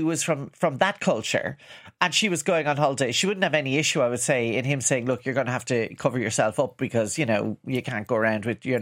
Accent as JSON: {"language": "English", "country": "Ireland", "said": "I think being Irish, we do have like a lot of hang-ups about our bodies and nakedness and sex."}